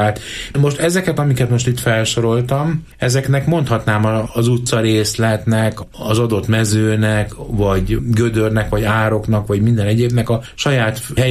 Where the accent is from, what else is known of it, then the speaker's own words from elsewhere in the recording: Gyöngyös, Heves, Hungary; Egy nagyon különleges keresztmetszet Gyöngyös, az én szülővárosom, ahol pillantásoktól függ, hogy éppen síkvidéket vagy hegyvidéket látsz.